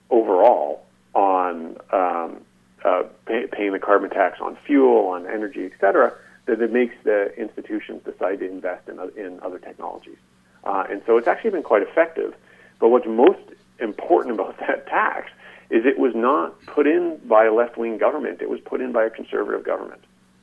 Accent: Canada; I personally feel it, in part, out of being Canadian and out of working at a Canadian university.

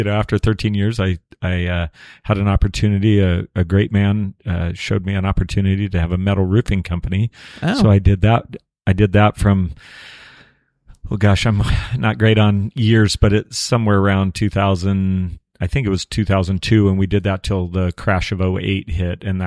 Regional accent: Los Molinos, California, United States; also born or lived in Corning; now in Redding, United States; Grew up in Los Molinos, California, just about 40 minutes south of us between Red Bluff and Chico. I was born in Corning and was there till roughly 22-ish. I think I came to Shasta County, Redding

